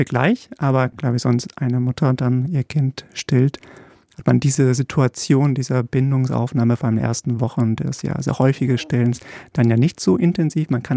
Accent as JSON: {"language": "German", "country": "Poland", "tie": "born there", "moved": "yes", "said": "Ich bin in Polen geboren worden"}